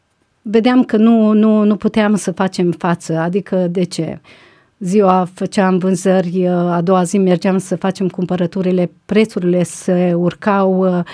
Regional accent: Banat, Romania; comuna natală unde am copilărit, de fapt, că părinții mei sunt din Ardeal, eram născută și adusă de 6 săptămâni în Banat.

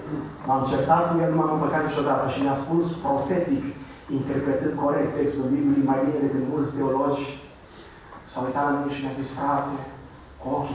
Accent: Transylvania, Romania; Eu sunt ardelean și nu eram obișnuit cu expresia asta.

